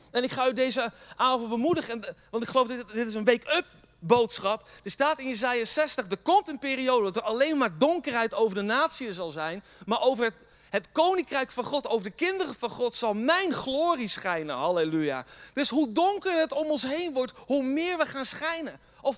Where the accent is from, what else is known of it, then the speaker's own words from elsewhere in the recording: Netherlands; als Nederlander, opgegroeid onder de rook van Amsterdam, of van Rotterdam